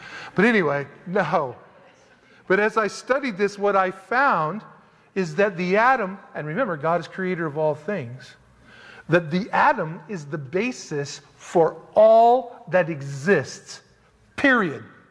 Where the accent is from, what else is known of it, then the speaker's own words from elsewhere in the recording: United States; because I'm still an American. I think linear, past, present, future.